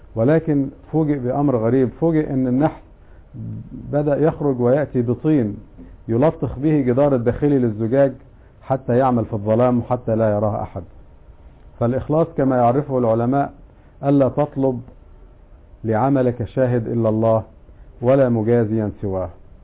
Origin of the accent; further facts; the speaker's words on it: Egypt; ودي مفروض كل موظف عندنا في مصر يبدأ يشتغل، خاصة بعد ثورة 25 يناير يبدأ يعمل وينتج عشان نرتقي ببلدنا